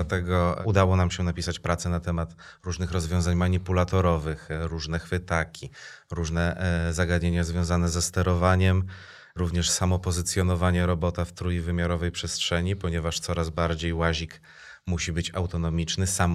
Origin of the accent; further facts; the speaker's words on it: Podlaskie Voivodeship, Poland; I skąd jesteście? A my z Polski, wow.